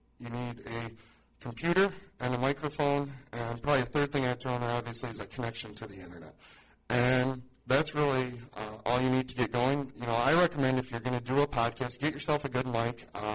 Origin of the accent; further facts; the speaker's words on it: Muskegon, Michigan, United States; also born or lived in Detroit, United States; Well, I was born and raised in Muskegon, graduated from Mona Shores High School, and went to Central Michigan University